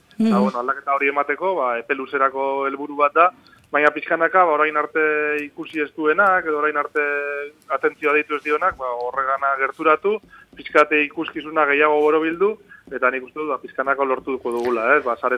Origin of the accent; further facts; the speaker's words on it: Bilbao, Basque Country, Spain; ni adibidez bilbotarra naiz, eta aizkolari bilbotar bat, unibertsitate ikasketak dituenak